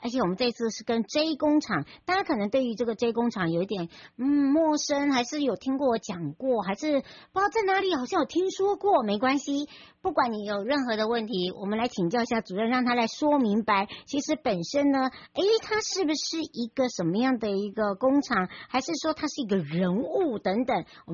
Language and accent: Chinese; Taiwan; 今天要回到我的故乡，也就是我们的花东纵谷咯。